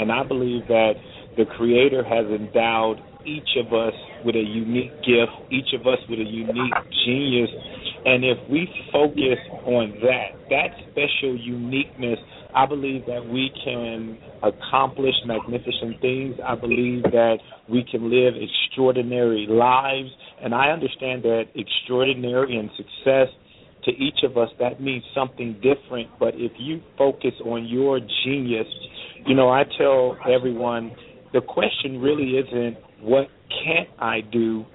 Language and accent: English; Compton, California, United States; Well, as you said, we grew up in Compton, California, and if anyone is familiar with Compton, California, at the time I grew up there, Compton, California was dubbed and noted as the worst city in America.